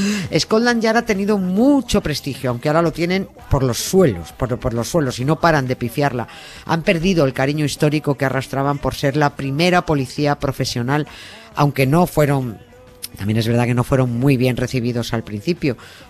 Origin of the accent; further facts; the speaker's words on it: Madrid, Community of Madrid, Spain; en mi pueblo, me voy a remitir a mi pueblo, en Madrid, que es lo que conozco mejor.